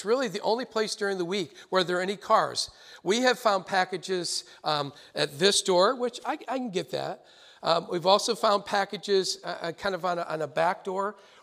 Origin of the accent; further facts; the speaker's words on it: Rome, New York, United States; I'd have to go back to Rome, New York. That's my hometown.